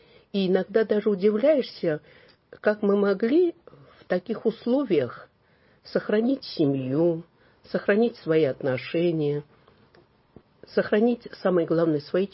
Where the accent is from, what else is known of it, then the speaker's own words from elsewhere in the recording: Nagorno-Karabakh, Azerbaijan; Мы учились в Ереване. Я приехала из Нагорного Карабаха.